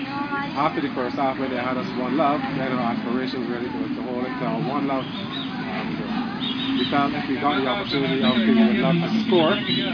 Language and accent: English; Barbados; from Barbados